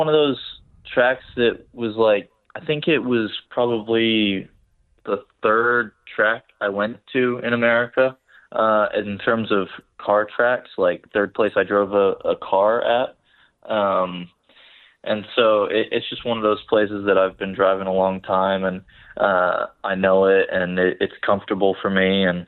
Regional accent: Barbados; Yeah, growing up in Barbados, I just had a friend that loved racing

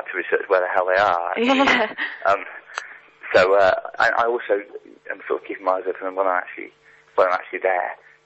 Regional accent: Bristol, South West England, United Kingdom; I lived in Bristol, I grew up in Bristol

